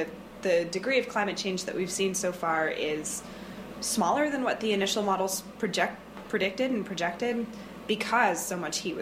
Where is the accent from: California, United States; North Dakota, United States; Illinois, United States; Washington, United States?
Washington, United States; I'm from the Puget Sound, and there we have a really robust oyster farming.